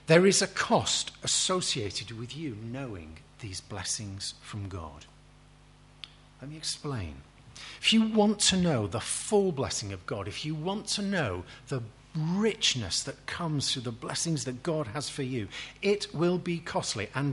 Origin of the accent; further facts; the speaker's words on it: Warrington, North West England, United Kingdom; I come from Warrington. It doesn't have a ring to it. I mean, it just shouts at you. Northern industrial town, Warrington.